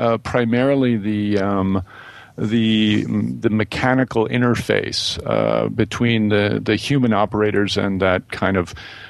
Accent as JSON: {"language": "English", "region": "Minnesota", "country": "United States", "tie": "born or raised there", "said": "And so even though I was growing up in the Midwest, I grew up in a small town in northern Minnesota"}